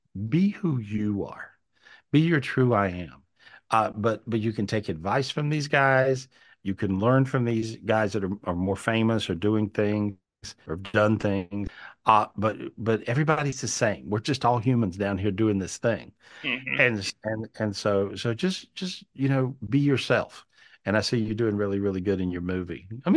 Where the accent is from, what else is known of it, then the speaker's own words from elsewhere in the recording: North Carolina, United States; And so this is sort of what it was like growing up in North Carolina in those days.